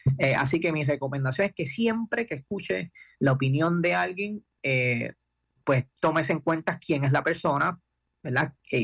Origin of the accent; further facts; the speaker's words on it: Puerto Rico; Yo soy de Puerto Rico y, claro. Y nosotros lo hemos vivido muy fuerte.